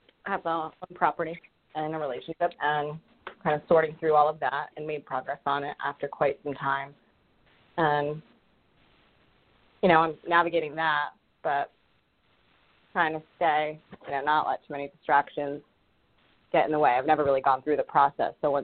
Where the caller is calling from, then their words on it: Rhode Island, United States; I'm calling from Rhode Island